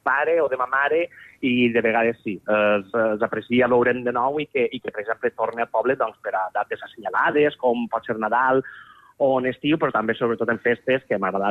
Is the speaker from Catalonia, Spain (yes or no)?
no; Albaida, Valencian Community, Spain; no només del meu poble, sinó tota aquesta contornada de les comarques centrals del País Valencià